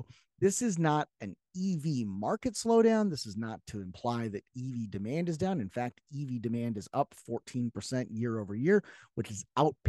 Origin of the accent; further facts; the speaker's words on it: Chicago, Illinois, United States; Now, this is in my hometown. I'm a Chicago guy. Wrigley Field is here.